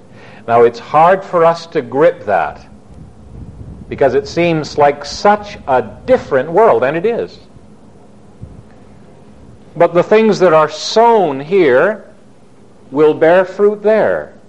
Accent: Scotland, United Kingdom; Well, I'm a Scotsman

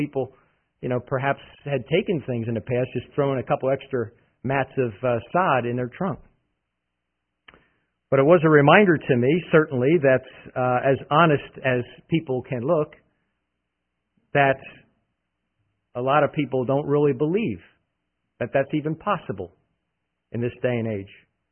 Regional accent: New Jersey, United States; I'm from New Jersey, and there's a vacation place in New Jersey called Cape May.

